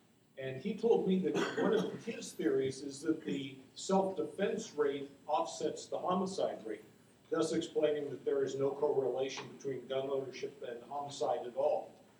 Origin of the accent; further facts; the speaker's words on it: Arizona, United States; I come from Arizona, where we're content with like a dozen.